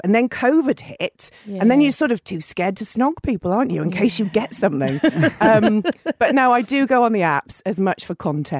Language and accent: English; England, United Kingdom; I'm from England, so, you know, soccer, football's my thing.